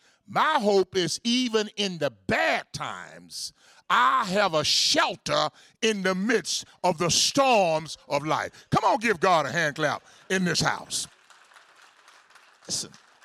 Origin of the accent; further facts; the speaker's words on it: Texas, United States; I'm from Texas originally, even though my mother is from the great state of Mississippi.